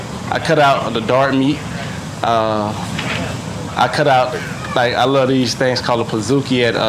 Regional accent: Florida, United States; And plus, I'm from Florida, so the heat feel good to me.

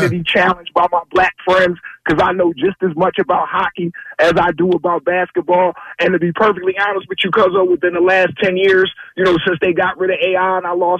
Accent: Philadelphia, Pennsylvania, United States; I grew up in Frank Rizzo, Philly, when people made racial jokes.

